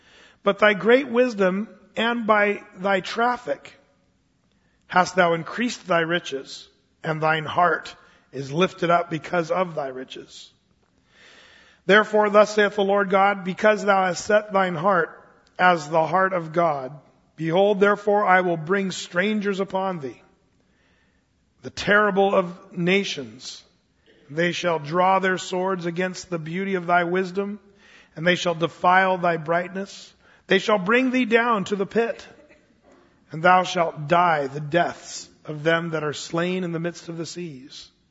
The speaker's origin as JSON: {"language": "English", "country": "United States", "said": "as an American in 2007, living in a prosperous country of great wealth and great power"}